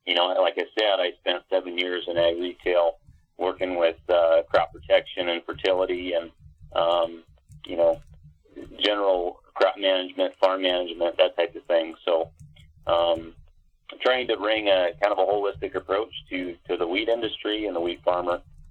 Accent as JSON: {"language": "English", "region": "Colorado", "country": "United States", "tie": "born or raised there", "also_born_or_lived": "Montana", "moved": "as an adult", "said": "I grew up in Northern Colorado and went to CSU, got a degree in soil and crop science, and always grew up kind of around agriculture"}